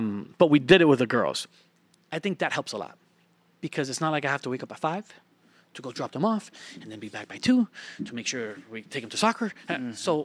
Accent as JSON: {"language": "English", "town": "Miami", "region": "Florida", "country": "United States", "said": "Hey, so where I live, I'm from Miami, Florida. I live like 2 hours away from Miami now"}